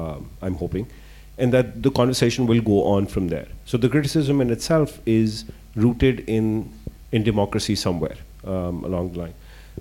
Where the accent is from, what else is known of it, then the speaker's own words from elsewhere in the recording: Pakistan; I come from Pakistan